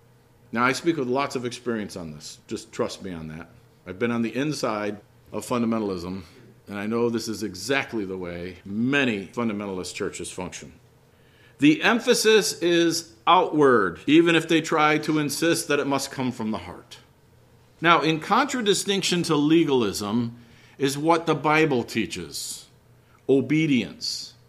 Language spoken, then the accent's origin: English; Chicago, Illinois, United States; And of course, you all have to remember I'm from Chicago. We talk like this.